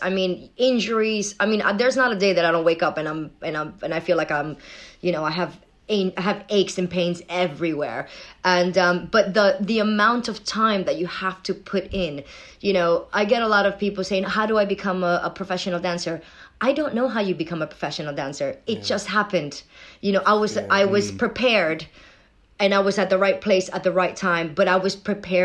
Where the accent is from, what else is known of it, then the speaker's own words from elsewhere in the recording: Venezuela; And also, you know, growing up in Venezuela, you know, just a little casual world championship under my belt.